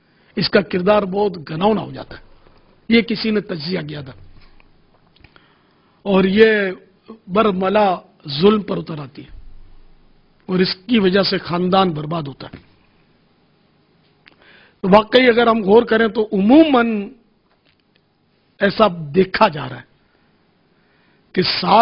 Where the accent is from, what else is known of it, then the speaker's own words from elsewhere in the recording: Pakistan; born there; میں اگرچہ پاکستان میں پیدا ہوا ہوں, کتیانہ کبھی گیا نہیں, لیکن ظاہر ہے ہمارے ماں باپ تو وہیں کے تھے.